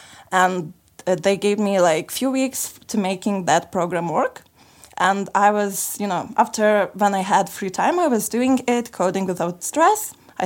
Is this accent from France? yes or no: no; Lithuania; now in Sofia, Bulgaria; I am originally from Lithuania, and for 2 last months I'm living in here in Bulgaria, in Sofia